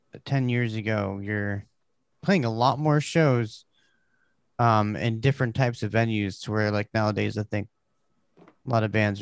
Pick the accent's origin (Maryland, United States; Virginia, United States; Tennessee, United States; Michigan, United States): Maryland, United States; Baltimore; I'm not used to like the country type life. Because I grew up in Baltimore